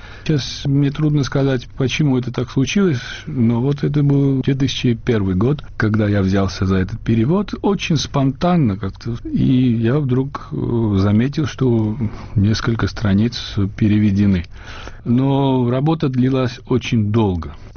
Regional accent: Georgia; now in Germany

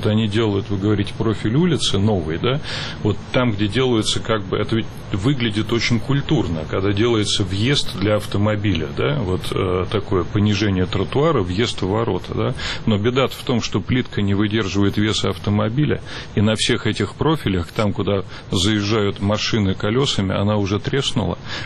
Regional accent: Moscow, Russia; Значит, центр Москвы сейчас... Убеждаете вы меня в обратном или нет, но для меня

